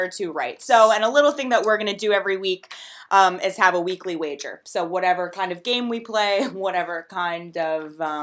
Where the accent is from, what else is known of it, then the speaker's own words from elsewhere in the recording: New Jersey, United States; Justine's from Long Island, I'm from New Jersey.